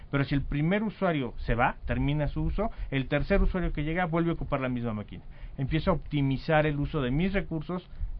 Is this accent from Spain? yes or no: no; Mexico; somos mexicanos y hemos desarrollado toda esta tecnología en la nube y hoy funciona en México